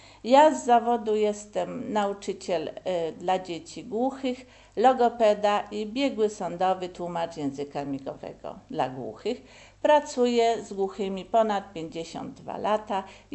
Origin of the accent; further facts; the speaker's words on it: Kraków, Lesser Poland, Poland; Jestem mieszkanką obecnie osiedla Podlawelskiego, ale całą moją młodość spędziłam w Borku Fałęckim. Pochodzę z rodziny kupiecko-marynarskiej. Moje rodzice mieli sklepik przy fabryce Solwaj. Tam też się wychowywałam